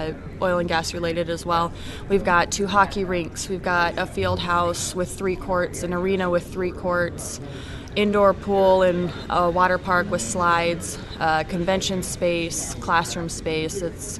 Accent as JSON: {"language": "English", "region": "Washington", "country": "United States", "said": "I'm from Washington State."}